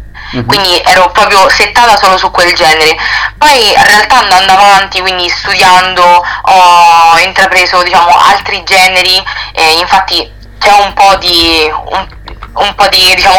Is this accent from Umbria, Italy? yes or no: yes; Terni, Umbria, Italy; una scuola qua nella mia città, che sono di Terni.